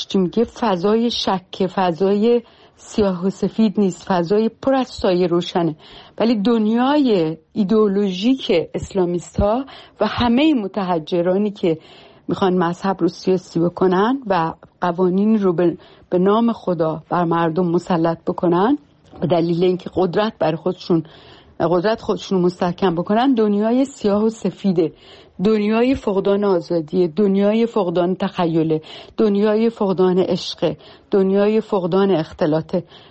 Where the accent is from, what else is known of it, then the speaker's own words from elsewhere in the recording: Iran; به عنوان یک نویسنده و به عنوان یک ایرانی که سرکوب حقوق و آزادی انسانی در جمهوری اسلامی ناگزیر به تبعیدش کرده